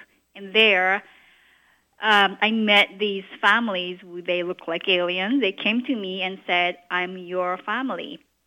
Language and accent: English; Japan; I was born and raised in Japan, but I wasn't really introduced to the practices of Buddhism.